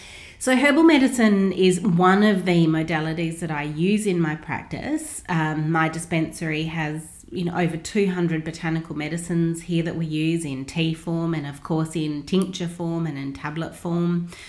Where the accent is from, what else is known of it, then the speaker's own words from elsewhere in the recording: Australia; also born or lived in United States; I am an Australian trained naturopathic clinician, and I've been in practice for 25 years here in Australia, 4 years of which I actually lived and worked in the United States.